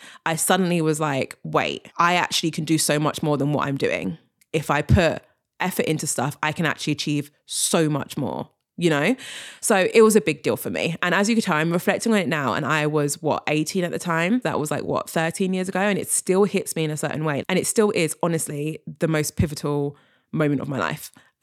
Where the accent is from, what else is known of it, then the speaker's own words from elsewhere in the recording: London, United Kingdom; She's in the big city, London, which is actually where I'm from as well. So I'm literally born and raised in London.